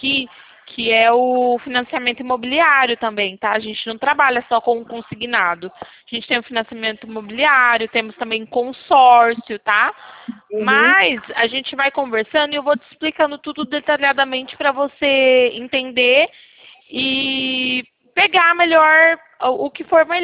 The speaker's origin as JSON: {"language": "Portuguese", "town": "Porto Ferreira", "region": "São Paulo", "country": "Brazil", "said": "Eu sou aqui de Porto Ferreira, fica no interior de São Paulo."}